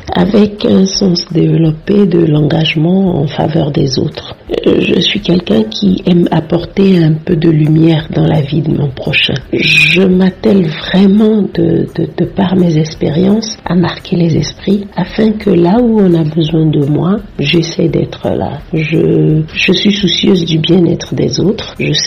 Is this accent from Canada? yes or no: no; Togo; now in France; Dans ma présentation de départ, je disais que j'ai quitté le Togo par la force des choses. Donc c'est une expatriation pour des raisons familiales.